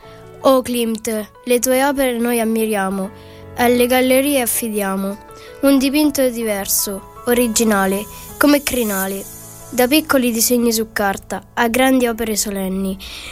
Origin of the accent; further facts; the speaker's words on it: Abruzzo, Italy; Io frequento Via delle Industrie ad Avezzano. E infatti sono dell'Abruzzo, il paese degli arrosticini.